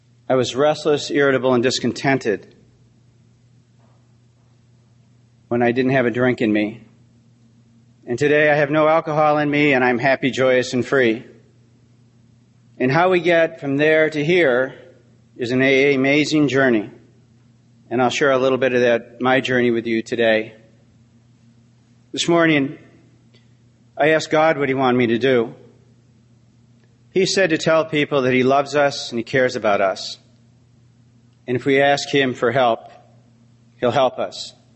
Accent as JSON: {"language": "English", "town": "Buffalo", "region": "New York", "country": "United States", "said": "I'm an alcoholic from Buffalo, New York."}